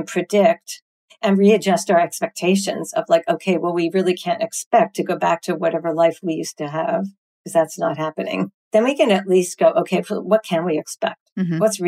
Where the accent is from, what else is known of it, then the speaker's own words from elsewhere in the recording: Canada; Like my family's in Canada. I'm from Canada originally.